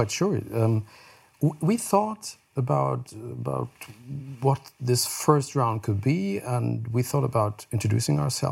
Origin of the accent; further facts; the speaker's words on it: Heidelberg, Baden-Württemberg, Germany; English is a second language; I was born in Heidelberg and raised in Heidelberg, is a town in south of Germany